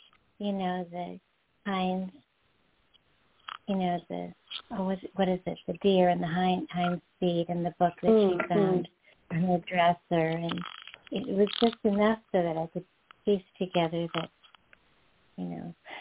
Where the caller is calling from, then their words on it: Boston, Massachusetts, United States; I'm calling from Boston. The East Coast.